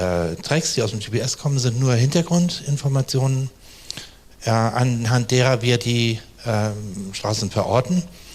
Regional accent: Hamburg, Germany; ich komme aus Hamburg, bin vom Beruf Vermessungsingenieur

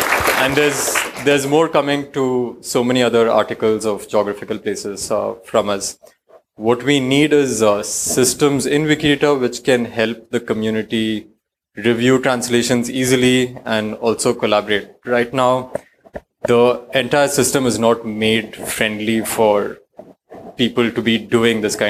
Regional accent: India; I'm coming from India, where there's so many languages

